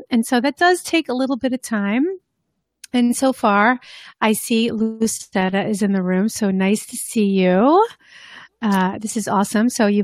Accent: Northeast, United States; living in the Midwest, because I grew up in the Northeast, and school always got out in June

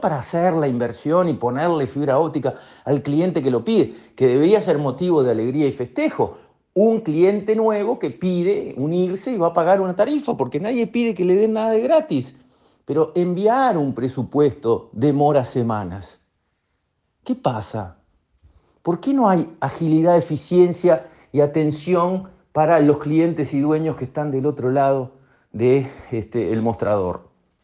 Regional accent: Uruguay; que somos todos los uruguayos

